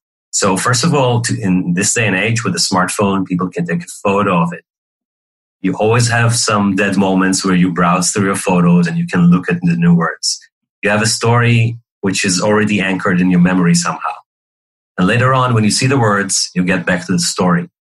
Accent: Ashdod, Southern District, Israel; So I grew up in Ashdod, Israel. It's a port town half an hour south of Tel Aviv, on the coast of the Mediterranean.

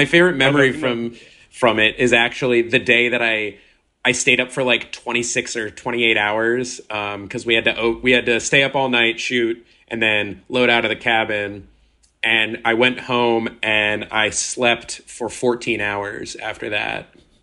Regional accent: Frederick, Maryland, United States; And that's in Thurmont, Maryland, which is this like outskirt of my hometown, Frederick.

